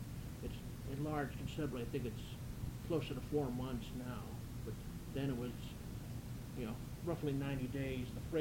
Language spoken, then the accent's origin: English; Youngstown, Ohio, United States; also born or lived in Warren; I'm a Youngstown native, born and raised in Youngstown. Moved around several years since my father was with the Courier Department, so I spent about 5 years moving city to city just about for a year each, and then we moved back to the Youngstown Warren area in 55.